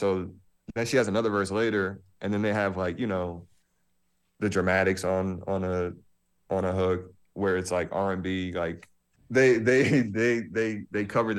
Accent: East Coast, United States; I was from the I'm from the East Coast, so it's like, fuck it.

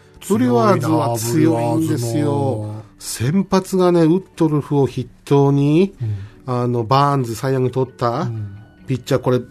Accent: Atlanta, Georgia, United States; アトランタで生まれ育って、はい、小さな頃から、あの、フルトンカウンティ、はい、あの、オリンピックの会場だった、はい、あそこに通って

